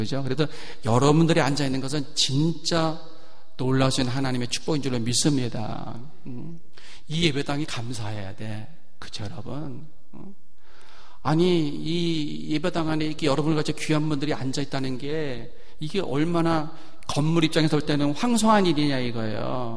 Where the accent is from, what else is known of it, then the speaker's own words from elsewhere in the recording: South Korea; 저는 그 한국에서 어린 시절을 보냈을 때 술 취하시는 분들을 좀 많이 봤어요.